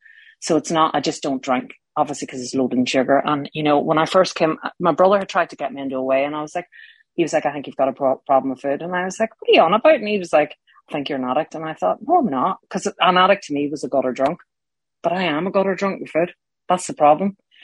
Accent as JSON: {"language": "English", "region": "Northern Ireland", "country": "United Kingdom", "tie": "born or raised there", "said": "And I grew up in Northern Ireland and dinner time is very important for us."}